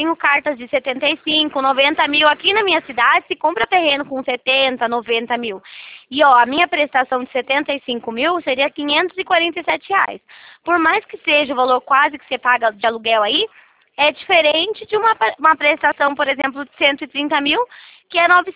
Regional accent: Itatiba, São Paulo, Brazil; Eu sou de Itatiba, São Paulo.

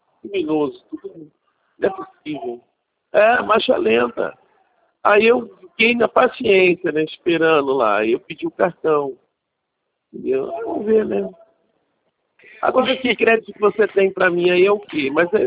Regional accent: Rio de Janeiro, Brazil; eu sou do Rio.

